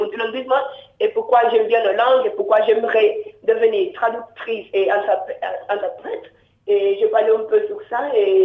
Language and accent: French; Nigeria; French is a second language; Et je parle Yoruba parce que je viens de Nigeria et anglais bien sûr, et français, et comme je fais des traductions d'allemand, j'apprends aussi l'allemand.